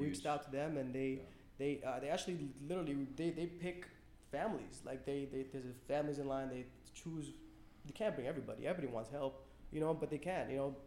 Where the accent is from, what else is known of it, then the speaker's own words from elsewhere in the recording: Sudan; moved away; also born or lived in Egypt; because I come from Sudan. I was born in Sudan, and then we moved to Egypt.